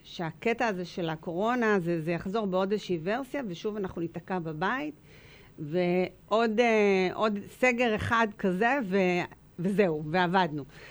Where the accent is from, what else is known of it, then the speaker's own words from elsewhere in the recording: Ra'anana, Central District, Israel; אני מרעננה במקור הזה, אני גם מכירה מאוד את רעננה